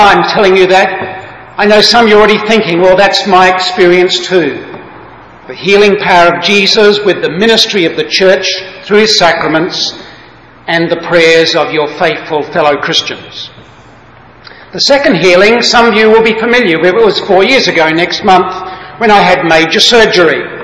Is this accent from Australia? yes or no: yes; Adelaide, South Australia, Australia; my hometown of Adelaide in Australia